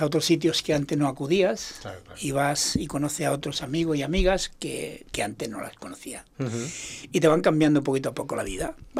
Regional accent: Seville, Andalusia, Spain; Yo soy de Triana, eso es.

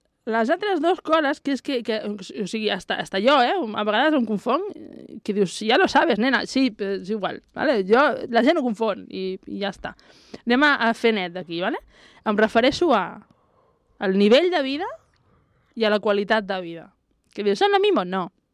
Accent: Barcelona, Catalonia, Spain; Jo soc de Barcelona, en realitat. Vale? Porto aquí 1.000 anys, però soc de Barcelona.

